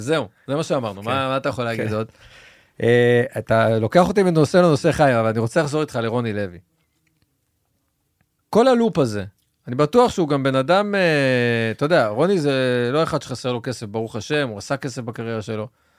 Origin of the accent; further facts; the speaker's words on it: Haifa, Haifa District, Israel; now in Tel Aviv, Israel; אני גדלתי בחיפה, אבל אתה יודע, זה כבר היה, לדעתי שעברתי לתל אביב